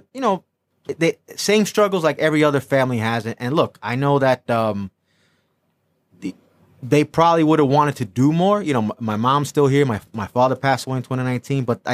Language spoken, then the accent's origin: English; Brooklyn, New York, United States; Well, I'm originally from Brooklyn.